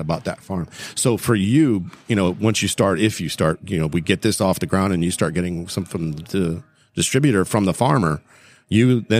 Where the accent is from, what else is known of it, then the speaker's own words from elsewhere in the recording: Hollywood, Florida, United States; I was a city kid, man. Back when I was growing up in Hollywood, the University Drive was the cutoff.